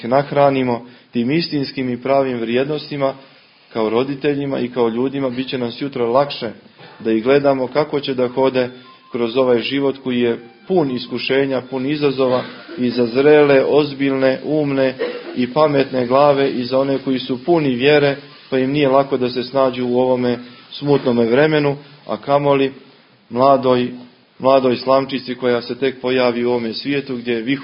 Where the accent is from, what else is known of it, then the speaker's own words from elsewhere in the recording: Danilovgrad, Montenegro; odrastao sam u Danilovgradu